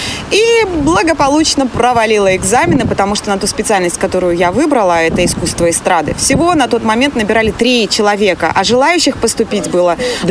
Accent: Ivatsevichy, Brest Region, Belarus; Я не из Минска, я из Ивацевичей, это городок в Брестской области.

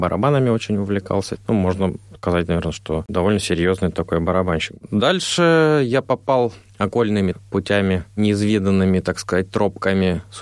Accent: Kremenchuk, Poltava Oblast, Ukraine; born there; Родился я, оговорюсь, на Украине, в Полтавской области, в городе Кременчуг.

